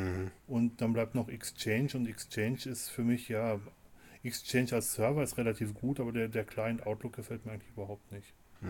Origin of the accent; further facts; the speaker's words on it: Oberhausen, North Rhine-Westphalia, Germany; Jawohl, die ist dieses Jahr in Oberhausen. Ich fliege dahin, erstmal, weil es in meiner Heimat ist